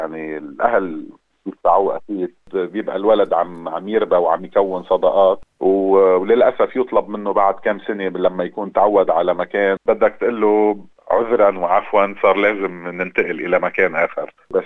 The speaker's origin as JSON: {"language": "Arabic", "town": "Tripoli", "region": "North Governorate", "country": "Lebanon", "tie": "born or raised there", "also_born_or_lived": "Sierra Leone / Morocco", "moved": "as an adult", "said": "بعد المغرب انتقلنا على لبنان، درست ونشأت في مدينة طرابلس بشمال لبنان. دراسة الجامعية عملتها ببيروت بالجامعة الأمريكية ببيروت"}